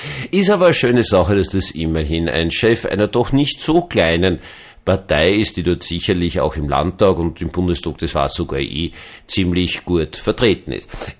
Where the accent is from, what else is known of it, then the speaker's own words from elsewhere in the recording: Austria; Also zumindest als Österreicher, über die österreichische Politik darf man das sagen